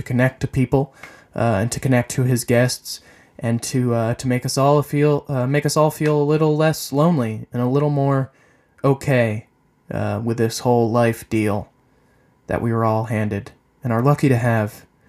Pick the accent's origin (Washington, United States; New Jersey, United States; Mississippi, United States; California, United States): New Jersey, United States; Pequannock; I was born and raised in Pequannock, New Jersey, which is a really small town in Jersey